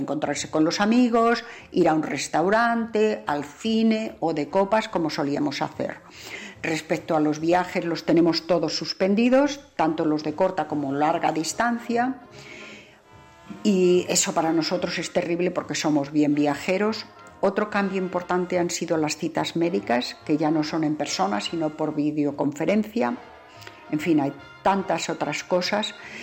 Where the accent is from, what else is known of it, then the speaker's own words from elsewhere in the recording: Madrid, Community of Madrid, Spain; also born or lived in New York; now in United States; una madrileña que vive en una pequeña comunidad de Pensilvania con muy baja densidad de población